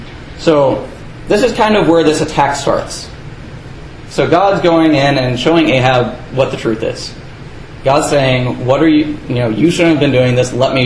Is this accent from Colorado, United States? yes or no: yes; Colorado, United States; I'm from Colorado. I can tell you, it's not a good thing.